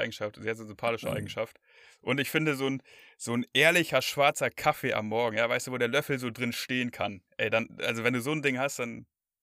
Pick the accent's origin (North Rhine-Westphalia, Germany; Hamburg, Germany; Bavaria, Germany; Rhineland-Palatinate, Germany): Hamburg, Germany; ich komme aus Hamburg, aber jetzt dieses Wochenende bin ich nicht da.